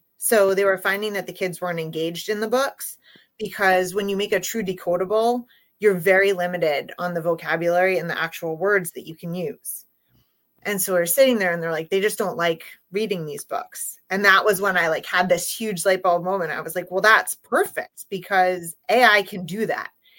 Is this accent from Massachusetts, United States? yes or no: yes; Massachusetts, United States; I'm from Massachusetts, and I work in Dartmouth Public Schools